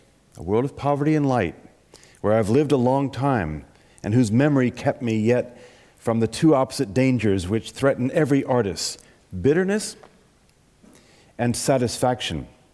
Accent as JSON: {"language": "English", "country": "France", "tie": "born or raised there", "moved": "as an adult", "lives_now": "United States", "said": "I grew up in France in the years after the war, and then moved to the States in the 60s for my studies."}